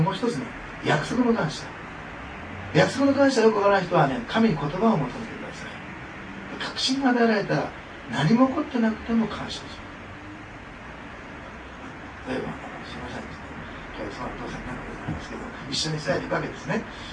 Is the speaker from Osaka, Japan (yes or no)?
yes; Osaka, Japan; born there; 私大阪生まれでせっかちですから、